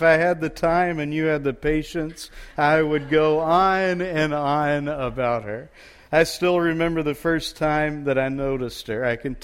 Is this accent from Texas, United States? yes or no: yes; Texas, United States; I was born and raised in Texas, and if you know any Texans, you might know that we think there's no place like it.